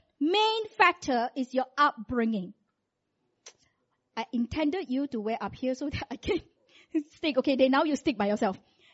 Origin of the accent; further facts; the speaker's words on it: Malaysia; All of you must learn how to wear sarong because we are Malaysian.